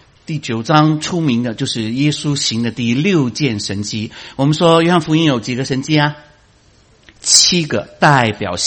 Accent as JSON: {"language": "Chinese", "country": "China", "moved": "yes", "lives_now": "United States", "said": "反正我们中国人是自己骗自己的，无论政府灌输你给我们信，我们自己道德的精神跟政府所说的其实有分隔，所以什么来到美国有这个空间自由，我们就找信仰，对吗？"}